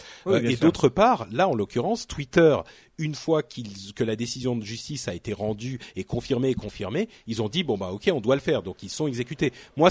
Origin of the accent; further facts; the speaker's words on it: France; on voit ça en tant que Français